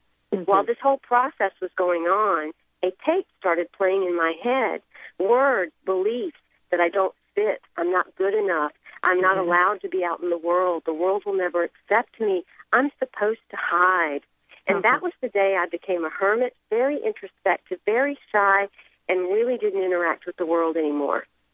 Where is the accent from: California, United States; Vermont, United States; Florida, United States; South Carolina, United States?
South Carolina, United States; When I was a young girl, I grew up in South Carolina, in a very tiny town that had never seen Indian people before, so we were kind of a strange phenomenon.